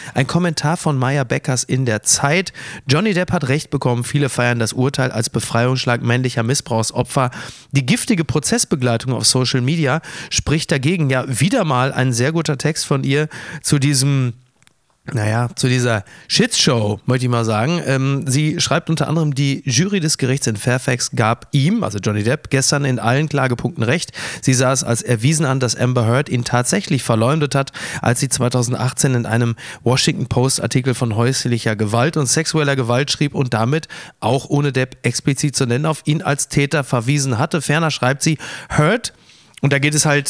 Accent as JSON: {"language": "German", "town": "Castrop-Rauxel", "region": "North Rhine-Westphalia", "country": "Germany", "said": "ich komme aus Castrop-Rauxel"}